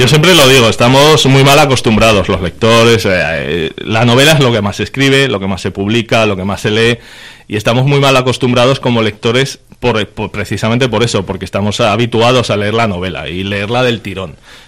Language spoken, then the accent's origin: Spanish; Zaragoza, Aragon, Spain; no de la de Tudela, porque yo me crié en Zaragoza